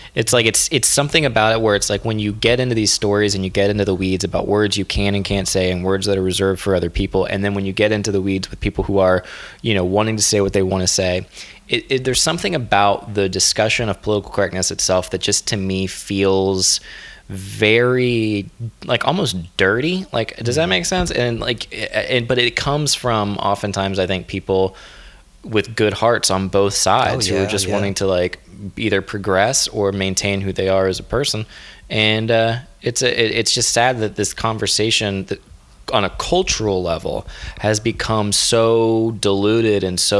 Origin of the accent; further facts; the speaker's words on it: Florida, United States; I grew up in Florida and people in Florida would be like, Coke means everything.